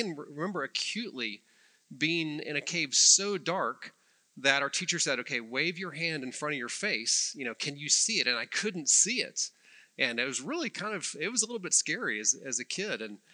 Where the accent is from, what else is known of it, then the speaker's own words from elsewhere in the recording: Missouri, United States; Now, I grew up in Missouri, and I don't know if Missouri is unique